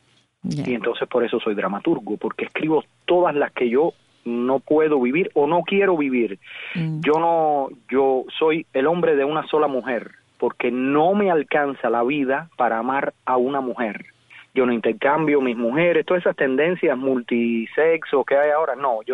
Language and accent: Spanish; Cuba; moved away; Porque me fui de Cuba, yo quería irme de Cuba a cualquier precio porque el sistema me estrangulaba.